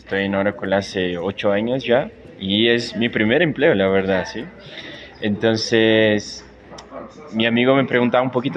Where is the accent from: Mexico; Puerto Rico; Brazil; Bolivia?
Brazil; Spanish is a second language; Ah, yo soy de Brasil, soy brasileño. Mi papá es chino, mi mamá es brasileña.